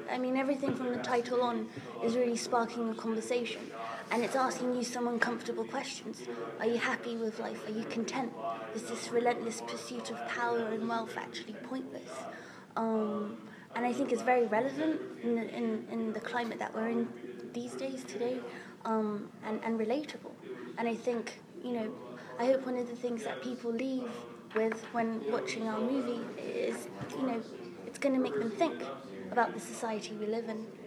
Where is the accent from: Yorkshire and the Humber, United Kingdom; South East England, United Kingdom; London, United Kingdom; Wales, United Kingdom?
London, United Kingdom; I'm from London, and that's what we would drink as teenagers